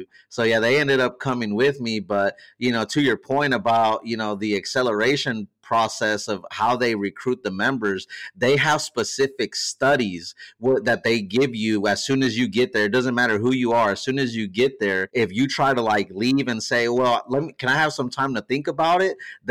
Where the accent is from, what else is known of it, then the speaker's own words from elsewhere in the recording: Wichita, Kansas, United States; I'm from Wichita, Kansas. So when we drive to the church, it's a neighborhood.